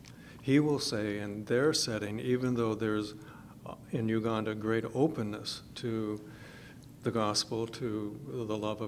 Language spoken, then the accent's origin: English; United States; let's see, I'm an American